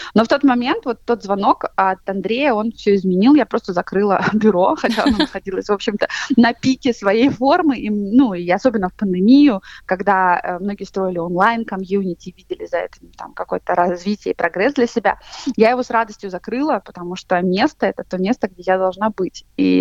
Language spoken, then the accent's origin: Russian; Novosibirsk, Novosibirsk Oblast, Russia; born there; И я сама родилась за Уралом в Новосибирске.